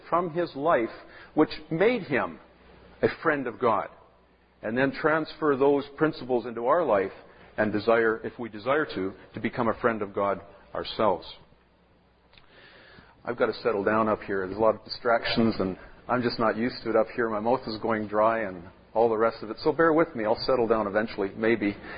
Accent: Vancouver, British Columbia, Canada; born there; The reason I was born in the Vancouver General Hospital was my mother was there at the time.

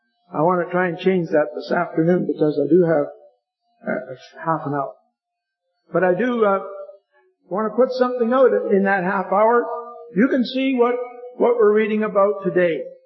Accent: Portage la Prairie, Manitoba, Canada; I'm from Portage la Prairie, Manitoba. Friendly Manitoba.

